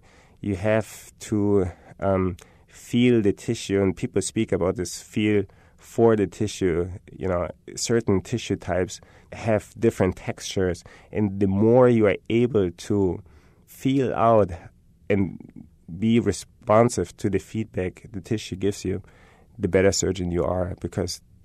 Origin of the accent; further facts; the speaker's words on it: Germany; English is a second language; I'm from Germany.